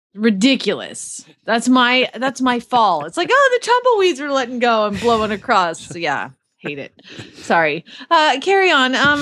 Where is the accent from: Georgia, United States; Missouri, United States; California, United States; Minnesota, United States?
Georgia, United States; I mean, I grew up in Georgia where September, you start to get a little bit of cooler, crisper air.